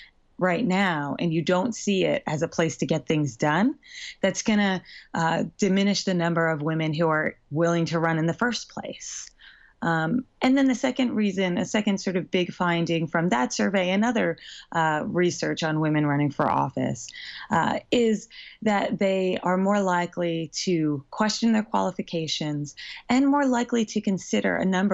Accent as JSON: {"language": "English", "region": "Pennsylvania", "country": "United States", "said": "My home state of Pennsylvania has no women in Congress today."}